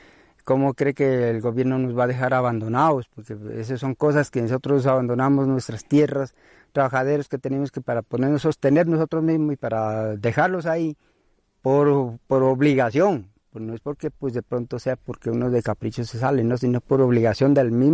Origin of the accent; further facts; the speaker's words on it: Chuza, Colombia; now in Alto San Francisco, Colombia; Yo soy de Chuza, pero vivo acá en el Alto San Francisco porque soy casado acá.